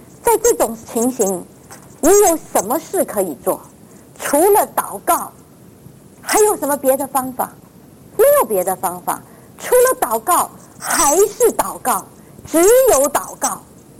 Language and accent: Chinese; Taiwan; now in United States; 我说像我们在台湾女孩子都拿过枪了